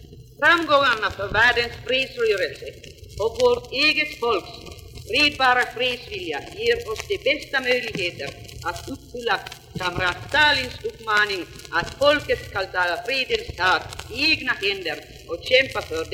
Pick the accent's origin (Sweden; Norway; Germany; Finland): Finland; också hos oss hemma i Finland som det har